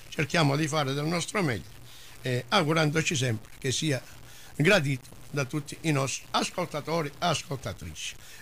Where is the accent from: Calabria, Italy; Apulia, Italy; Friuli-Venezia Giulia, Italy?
Calabria, Italy; Sì, soprattutto in Sila adesso delle nostre parti c'è qualcosa, di, mi hanno detto, di bellissimo.